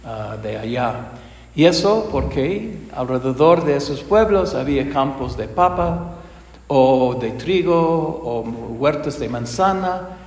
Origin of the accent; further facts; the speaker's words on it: United States; Spanish is a second language; moved away as an adult; now in Cuenca, Ecuador; soy de los Estados Unidos, obviamente, y vengo de la diócesis de Spokane. Soy jubilado, pero estoy trabajando unos años más aquí en Cuenca, celebrando las misas en inglés